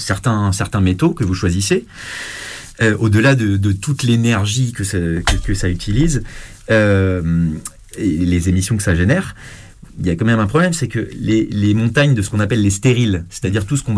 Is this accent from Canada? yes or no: no; France; quand même, parce que on est français.